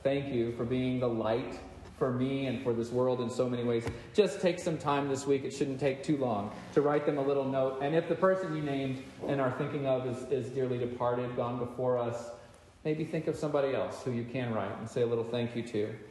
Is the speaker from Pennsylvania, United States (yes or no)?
no; Texas, United States; I grew up in Texas. Maybe that's what it is.